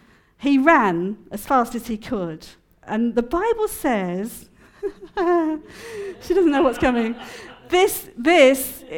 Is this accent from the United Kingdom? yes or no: yes; United Kingdom; because we're very British about that.